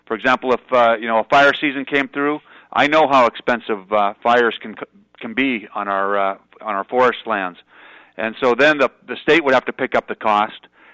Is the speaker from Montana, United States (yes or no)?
yes; Butte, Montana, United States; I was born and raised in Butte, Montana. The Berkeley Pit was about six blocks from my backyard.